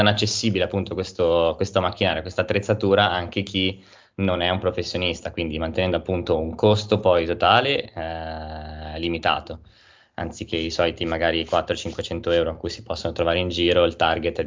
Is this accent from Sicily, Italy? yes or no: no; Milan, Lombardy, Italy; sono di Milano, ho studiato come perito chimico alle superiori